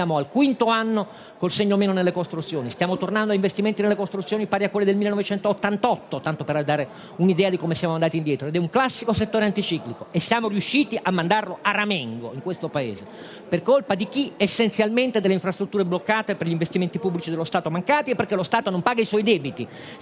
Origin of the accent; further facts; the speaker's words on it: Turin, Piedmont, Italy; È successo alla generazione di mio padre e di mia madre, io sono torinese